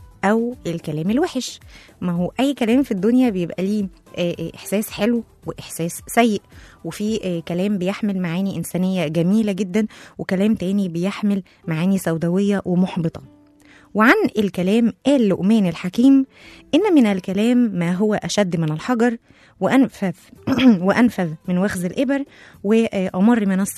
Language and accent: Arabic; Egypt; لأن هي بصراحة حالة جديدة علينا إحنا كمصريين. يعني إحنا مجتمعنا عشري وودود بطبعه